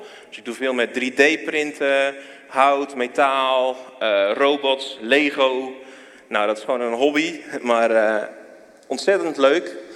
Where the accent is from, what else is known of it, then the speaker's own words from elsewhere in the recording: Hardinxveld-Giessendam, South Holland, Netherlands; now in Werkendam, Netherlands; We zijn er 2 jaar geleden zijn we erheen verhuisd. We komen eigenlijk uit Hardingsveld.